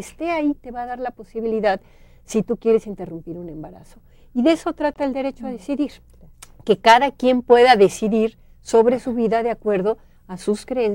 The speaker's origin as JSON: {"language": "Spanish", "country": "Mexico", "said": "En México hay un gran número de personas que no pertenecemos a ninguna iglesia y que somos mexicanos"}